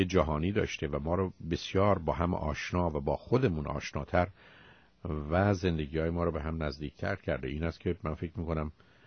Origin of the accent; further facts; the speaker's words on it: Iran; now in United States; ما به عنوان یه ایرانی